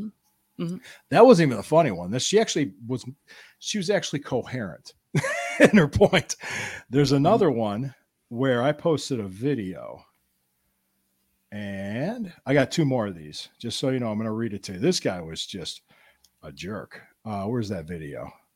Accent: Ohio, United States; yes, I'm from Ohio.

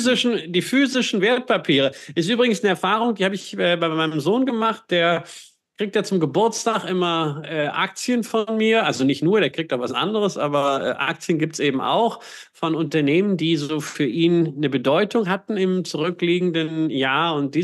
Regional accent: North Rhine-Westphalia, Germany; ich bin am Ostrand des Ruhrgebiets aufgewachsen

